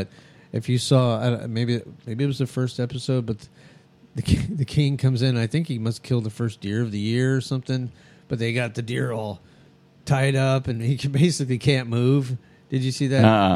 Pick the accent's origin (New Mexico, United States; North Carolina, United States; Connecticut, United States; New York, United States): New Mexico, United States; also born or lived in San Diego; I never been. I didn't grow up here. I grew up in New Mexico. Nobody hunted out there, and then I was moved here from